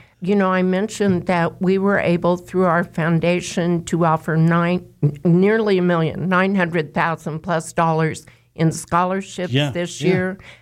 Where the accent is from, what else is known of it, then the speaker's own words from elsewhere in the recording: Eureka, Kansas, United States; I grew up in Eureka, Kansas.